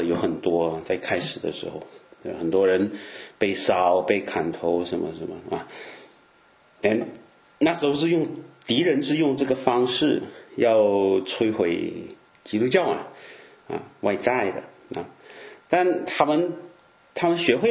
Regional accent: Malaysia; 以前我记得我妈跟我说，就我马来西亚的家啊，就是常有蚂蚁啊，就是当然在亚洲很平常的了

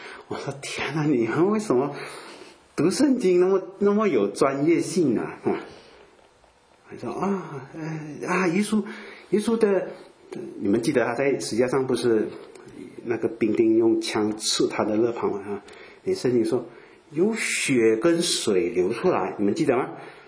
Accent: Fujian, China; 连我们福建话啊，我是福建人啊

